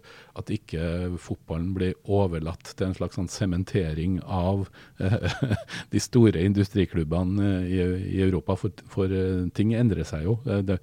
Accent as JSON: {"language": "Norwegian", "town": "Trondheim", "region": "Trøndelag", "country": "Norway", "said": "og folk hørte at jeg var fra Trondheim"}